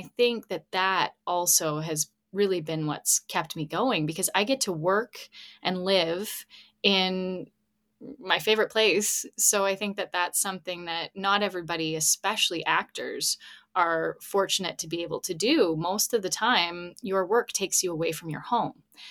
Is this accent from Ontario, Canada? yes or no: yes; Ontario, Canada; season one, I'm from Ontario.